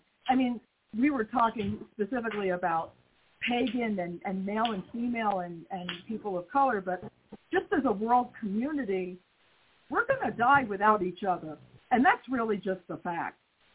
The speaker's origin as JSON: {"language": "English", "region": "New York", "country": "United States", "tie": "born or raised there", "moved": "yes", "said": "You know, I was raised in New York. I had a really good education."}